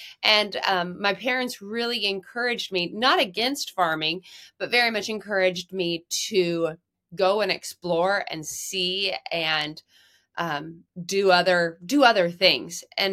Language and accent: English; Nebraska, United States; So grew up central Nebraska area, and my dad did Simmental Angus cattle, had a small beef cattle herd, and then did some crop farming with corn, soybeans, and hay.